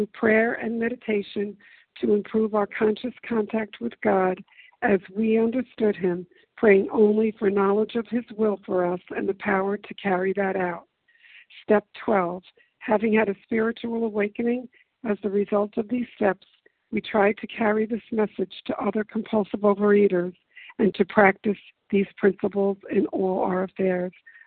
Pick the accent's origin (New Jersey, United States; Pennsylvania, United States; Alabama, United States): Alabama, United States; Lillian; I'm from Lillian, Alabama, and I'm very grateful to be doing service this morning.